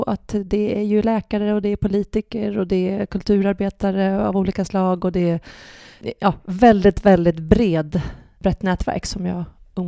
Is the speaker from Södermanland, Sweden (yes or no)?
yes; Katrineholm, Södermanland, Sweden; Liten i Katrineholm så jag tror inte jag hade så himla mycket drömmar faktiskt, ärligt talat. Utan det var väldigt mycket här och nu. Katrineholm är en sportstad, idrottsstad.